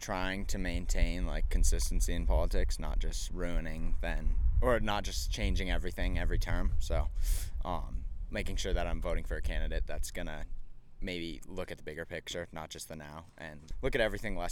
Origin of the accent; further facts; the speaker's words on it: Jackson, United States; I'm from Jackson. I'm just about to leave for college